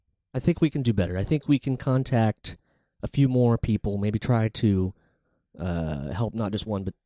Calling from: New York City, New York, United States; We're calling from New York City.

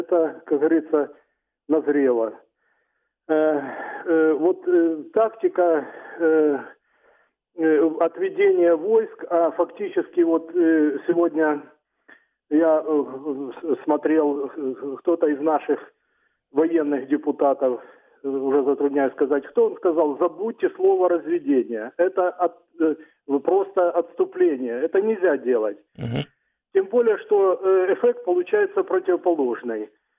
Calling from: Dnipro, Dnipropetrovsk Oblast, Ukraine; город Дніпр.

